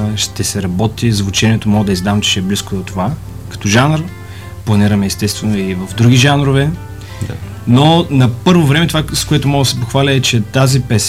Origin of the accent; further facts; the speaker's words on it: Burgas, Burgas Province, Bulgaria; Значи истината е така, че целият екип сме от Бургас.